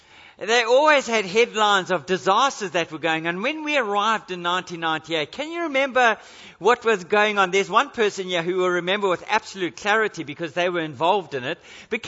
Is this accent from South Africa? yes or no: yes; South Africa; now in Australia; you come here as a foreigner, as a South African, obviously born in South Africa.